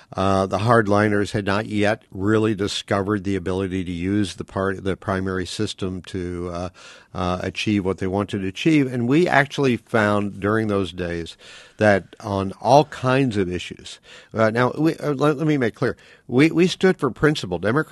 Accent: Oklahoma City, Oklahoma, United States; I ran into that because I'm from Oklahoma City, and Oklahoma City is a pretty good-sized city, and I'm a completely urban guy.

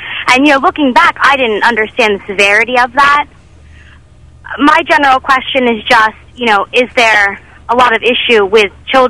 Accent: New Jersey, United States; When I was growing up, I grew up in Jersey.

